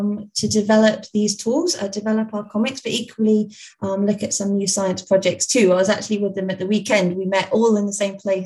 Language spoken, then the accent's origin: English; Poole, South West England, United Kingdom; I'm from Poole in Dorset, so I wasn't familiar with mountains or snow